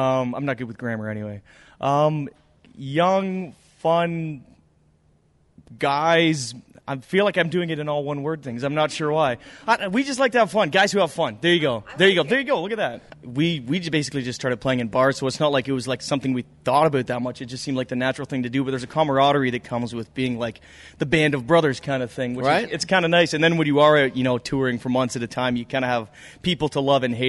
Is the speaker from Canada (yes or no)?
yes; Canada; Canadian band. We are from the Great White North.